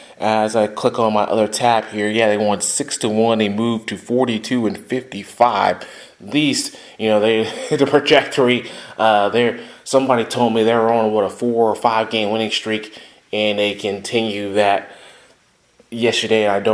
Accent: Georgia, United States; I'm from the South. I'm from Georgia

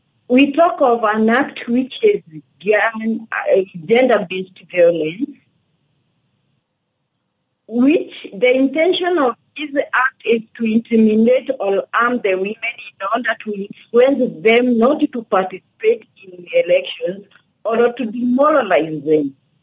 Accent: Kenya; now in Rumbek, South Sudan; from Kenya.

